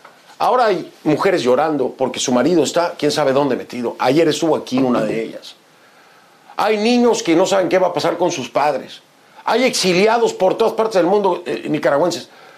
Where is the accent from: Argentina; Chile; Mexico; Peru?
Mexico; ¿Y por qué se enoja … el mexicano? Porque puede pasar lo mismo en mi país en cualquier momento.